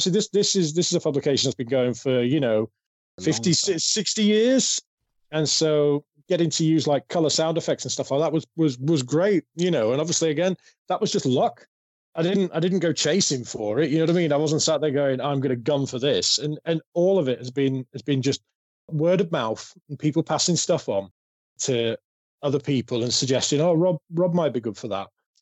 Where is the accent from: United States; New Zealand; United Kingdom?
United Kingdom; And being British and, you know what I mean, like going thin line between madness and genius and stuff like that.